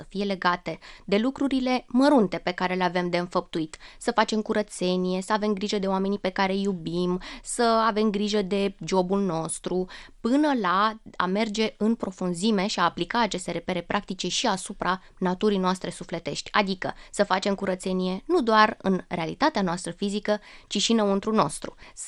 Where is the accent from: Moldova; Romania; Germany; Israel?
Romania; Slobozia, Ialomița County; Silezia, Ialomița, de unde sunt eu